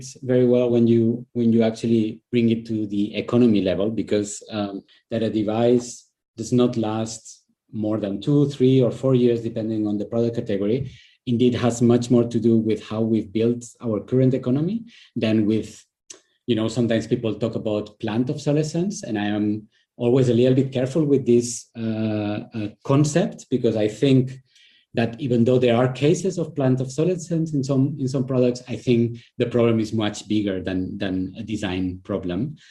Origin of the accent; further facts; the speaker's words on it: Spain; English is a second language; I am originally from Spain